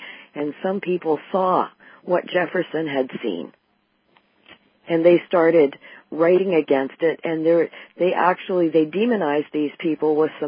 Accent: Canada; That's one of the prides of being Canadian, and it always has been.

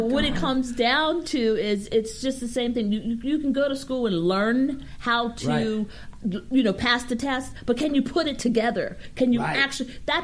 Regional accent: Maryland, United States; I'm originally from Maryland.

